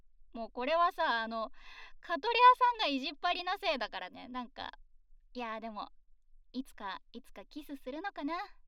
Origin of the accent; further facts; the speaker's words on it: Kyoto, Japan; 深海生まれ京都育ち、声優として活動させていただいております、